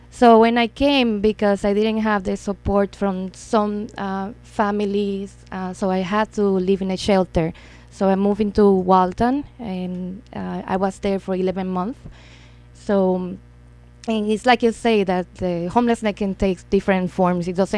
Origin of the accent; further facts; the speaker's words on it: Dominican Republic; moved away as an adult; I came from the Dominican Republic in 2011 with my daughter in my belly.